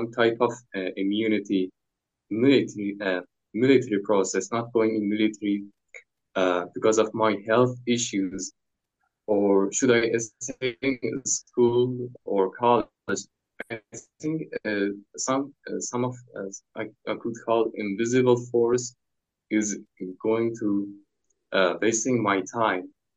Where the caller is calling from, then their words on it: Iran; I'm calling from Iran, Persia.